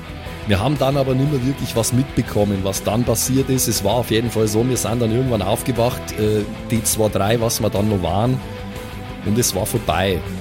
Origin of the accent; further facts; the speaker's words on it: Vienna, Austria; Laura, ich bin aus Wien, okay? Wir reden da so.